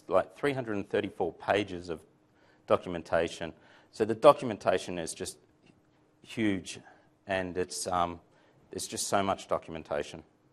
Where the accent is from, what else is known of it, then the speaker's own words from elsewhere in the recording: Australia; accent: Aussie; I'm an Aussie as well. So I do tend to talk a bit of slang, Aussie slang